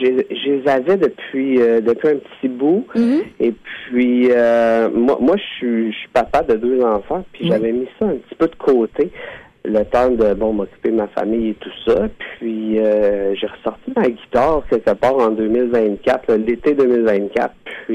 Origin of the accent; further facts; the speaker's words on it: Montreal, Quebec, Canada; born there; Oui, je suis né à Montréal puis je vis encore sur la rive nord, là, pas très loin.